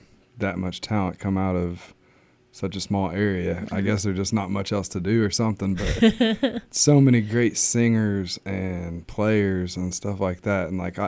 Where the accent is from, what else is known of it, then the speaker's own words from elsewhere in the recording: Martinsville, Indiana, United States; I'm from Morgan County. Grew up around Martinsville, Paragon, Monrovia area.